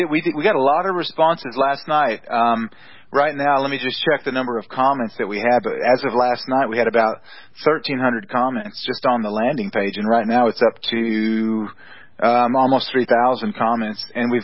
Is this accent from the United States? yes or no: yes; Texas, United States; I'm from Texas, so.